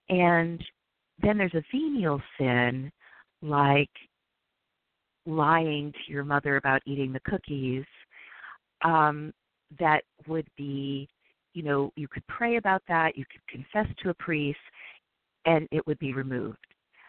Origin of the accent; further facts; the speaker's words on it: Midwest, United States; You know, I was raised in the Midwest, and I was raised very Catholic